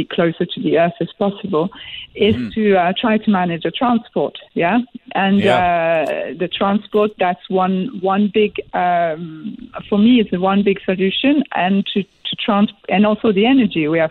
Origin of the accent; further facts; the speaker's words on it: Quebec, Canada; I'm from Quebec, of course.